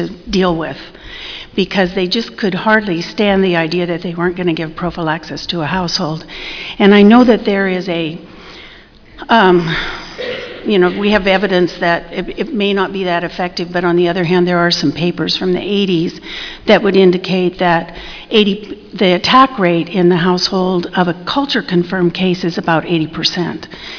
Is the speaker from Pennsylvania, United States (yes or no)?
no; Washington, United States; from Washington State